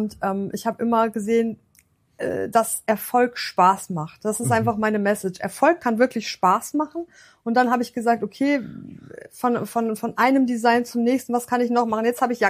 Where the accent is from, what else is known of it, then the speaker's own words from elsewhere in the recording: North Rhine-Westphalia, Germany; Ich komme aus dem Ruhrgebiet, war ein Macher